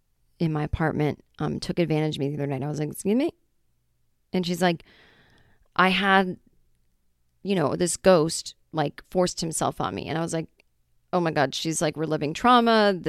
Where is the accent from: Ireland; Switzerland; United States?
United States; Boston, Massachusetts; I fucking hate Tom Brady and I'm from Boston